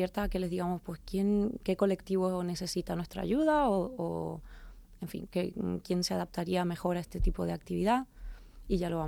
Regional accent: Argentina; now in Spain; soy de Argentina, sí

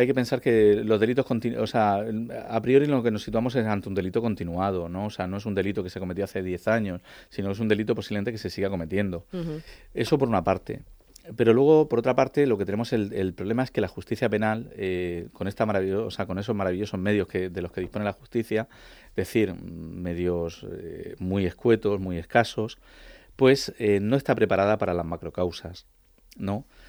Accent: Region of Murcia, Spain; los que somos de Murcia y nos hemos bañado toda la vida en el Mar Menor, yo recuerdo mi infancia en Lopagán

